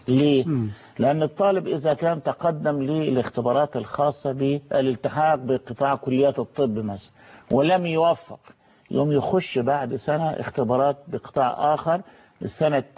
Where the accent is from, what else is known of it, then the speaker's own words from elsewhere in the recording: Egypt; احنا كمجتمع مصري